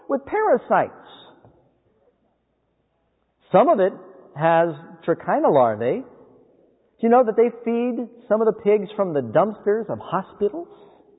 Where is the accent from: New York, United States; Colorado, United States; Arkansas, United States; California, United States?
New York, United States; New York City; When I grew up in New York City with my mother, now my mother was Jewish, but she was not kosher.